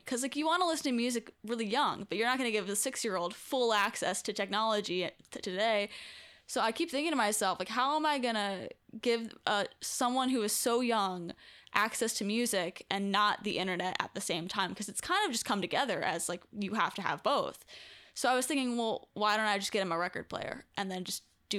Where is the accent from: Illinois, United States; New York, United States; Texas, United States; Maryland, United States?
Illinois, United States; Chicago; growing up in Chicago, it was cold and I would still go out and I would listen to music